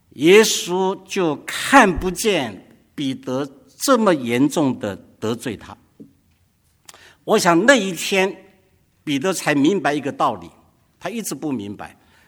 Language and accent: Chinese; China; 我们中国人说事不过几啊，事不过三